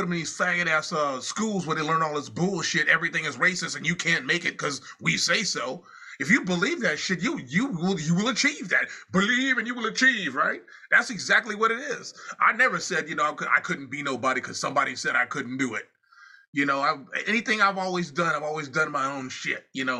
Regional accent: Compton, California, United States; born or raised there

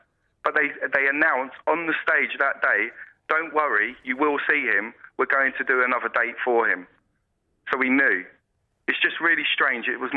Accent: Coleraine, Northern Ireland, United Kingdom; Yeah, I come from Coleraine.

